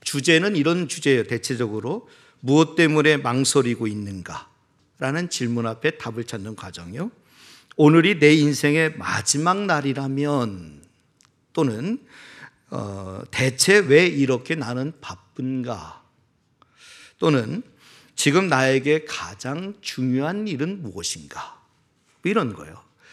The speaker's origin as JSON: {"language": "Korean", "region": "Chungcheong", "country": "South Korea", "said": "저도 충청도 사람이지만 그 충청도 사투리를 옆에서 듣고 있는데 너무 재밌는 거예요."}